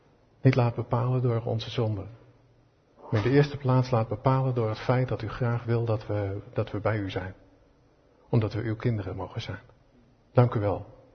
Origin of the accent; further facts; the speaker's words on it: Netherlands; We zijn dat als Hollanders misschien ook een beetje verleerd.